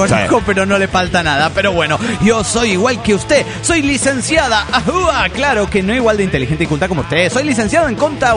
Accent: Mexico City, Mexico; del DF mexicano.

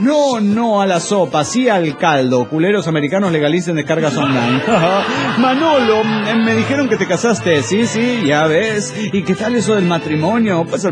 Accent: Coatzacoalcos, Veracruz, Mexico; Hola, tengo un chiste. … de Coatzacoalcos.

